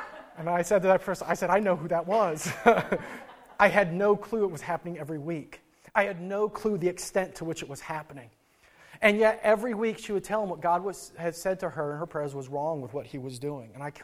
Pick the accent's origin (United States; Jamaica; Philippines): United States; Midwest; Like I, growing up in the Midwest and hearing about early America